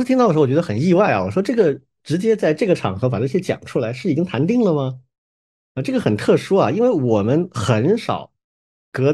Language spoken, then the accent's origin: Chinese; United States; 我们美国人接过了这个正统啊